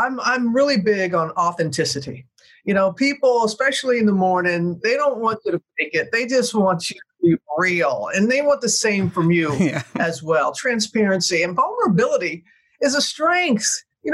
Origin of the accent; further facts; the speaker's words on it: the South, United States; Same for me. I grew up in the South.